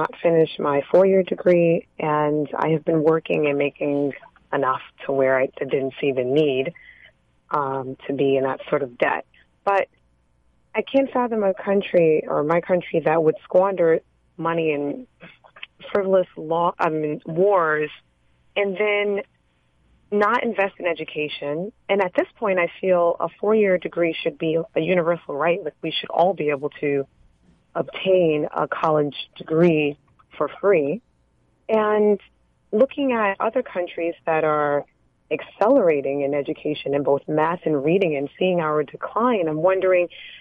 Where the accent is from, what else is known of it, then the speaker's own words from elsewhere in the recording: Brooklyn, New York, United States; I'm 30, I'm from Brooklyn.